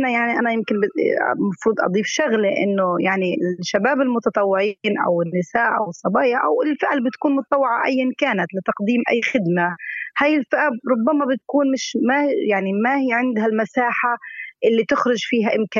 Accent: Gaza, Gaza Strip, Palestine; صراحة للأسف الشديد عندنا بغزة لا

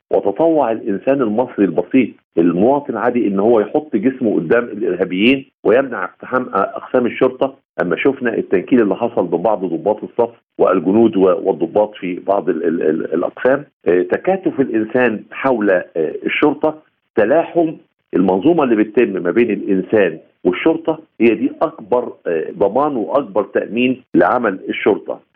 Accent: Egypt; لان انا كدولة مصرية عقائدنا وأدياننا

